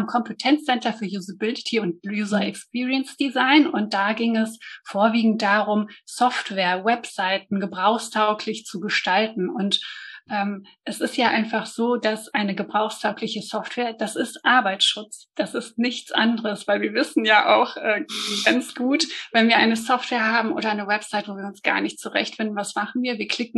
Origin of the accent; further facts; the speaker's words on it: Bonn, North Rhine-Westphalia, Germany; Also ich komme aus Bonn. Ich wohne in dem kleinen, beschaulichen Bonn. Nicht zu groß, nicht zu klein. Fühle mich hier auch sehr wohl.